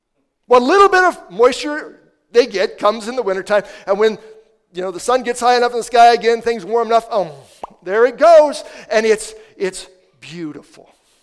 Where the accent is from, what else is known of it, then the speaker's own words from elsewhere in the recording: Iowa, United States; When I was growing up, I grew up in Iowa, rural Iowa, central Iowa, you know, farm country